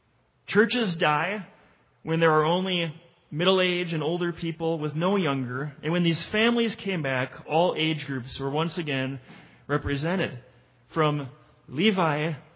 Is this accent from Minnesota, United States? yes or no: yes; Mound, Minnesota, United States; As you know, as some of you know, I'm from Mound, Minnesota. It's the west side of Lake Minnetonka, west of Minneapolis.